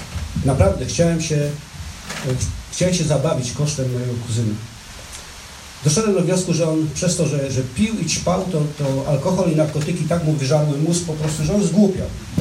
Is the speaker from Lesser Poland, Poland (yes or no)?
no; Jelenia Góra, Lower Silesian Voivodeship, Poland; born there; Ale Jelenia Góra jest dla mnie też ważna z tego względu, że tam nie tylko się urodziłem